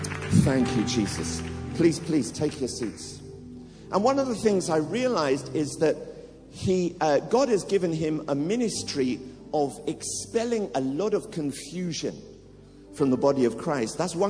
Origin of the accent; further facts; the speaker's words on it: Tottenham, London, United Kingdom; I grew up in Tottenham, down the road. The postman wouldn't deliver to our street.